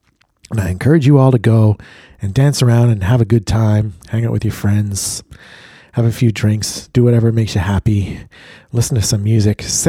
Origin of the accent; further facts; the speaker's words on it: Saint John, New Brunswick, Canada; I grew up in East St. John. I always thought that was one of the least cool parts of St. John, and maybe one of the least cool places on the planet Earth.